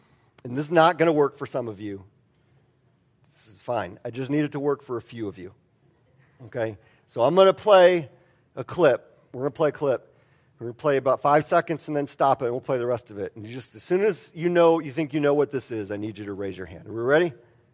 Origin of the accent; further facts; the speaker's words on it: Milwaukee, Wisconsin, United States; I am from Milwaukee. I am predisposed to dislike all things Chicago. Milwaukee is Chicago's little brother, and we are annoyed by that fact.